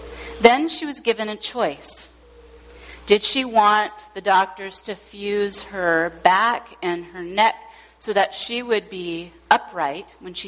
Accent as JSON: {"language": "English", "region": "Washington", "country": "United States", "tie": "born or raised there", "said": "I grew up here in Western Washington, and I'm not a huge fan of hot weather."}